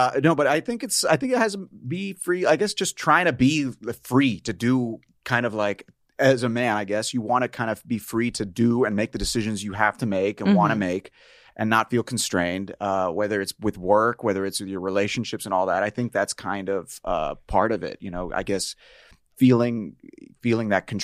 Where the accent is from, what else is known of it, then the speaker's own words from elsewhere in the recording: Tampa, Florida, United States; Okay, so I grew up in Tampa, Florida.